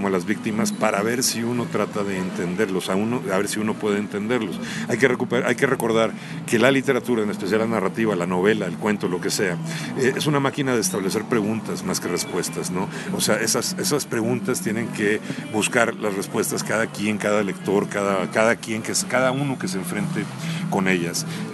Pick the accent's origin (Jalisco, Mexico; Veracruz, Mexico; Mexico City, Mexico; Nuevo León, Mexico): Nuevo León, Mexico; Monterrey; also born or lived in Ciudad Juárez; yo que me crié en Monterrey, pensar escribir en Monterrey, escribir en Ciudad Juárez, también viví ahí.